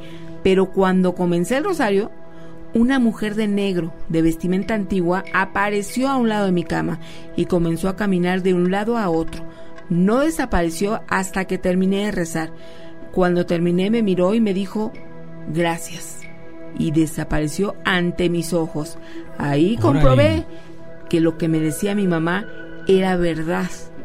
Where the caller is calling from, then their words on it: Michoacán, Mexico; de Michoacán.